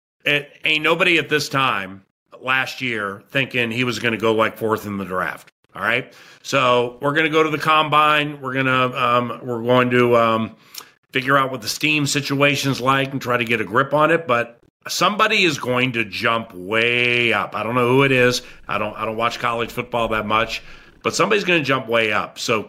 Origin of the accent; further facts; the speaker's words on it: East Coast, United States; We're both from the East Coast.